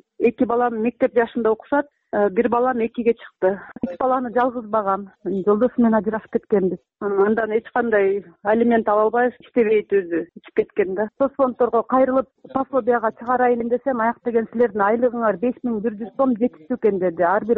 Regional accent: Bishkek, Kyrgyzstan; born there; 1985 жылы төрөлгөм Бишкек шаарынан.

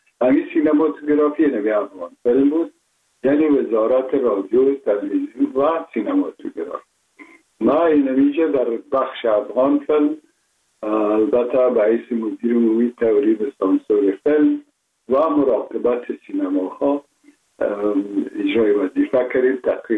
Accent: Kabul, Afghanistan; born there; ما متولد شهر کابل هستم، هستم تاجک و از شهر کولی کابل که از پدر از کابل هستم.

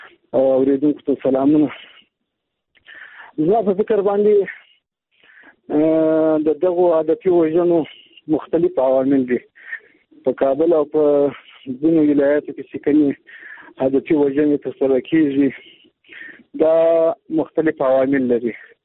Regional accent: Afghanistan; د خپل هم د یو افغان په حیث باندې یو تشویش لرم.

